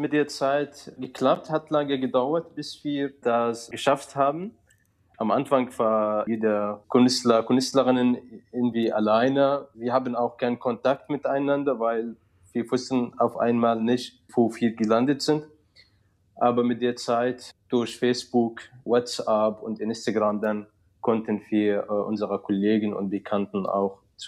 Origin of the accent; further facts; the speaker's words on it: Syria; das ist auch Bedarf für uns auch als Syrer